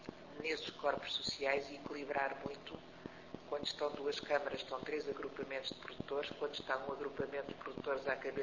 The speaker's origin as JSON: {"language": "Portuguese", "region": "Lisbon", "country": "Portugal", "said": "e logo eu que sou de Lisboa, não é?"}